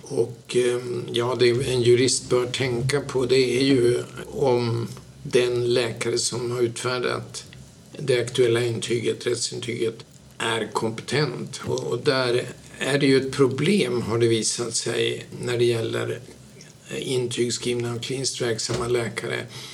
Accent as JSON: {"language": "Swedish", "town": "Umeå", "region": "Västerbotten County", "country": "Sweden", "tie": "born or raised there", "said": "Man kan ju säga att jag är född och uppvuxen i Umeå, utbildad i Umeå, alltid återvänt till Umeå."}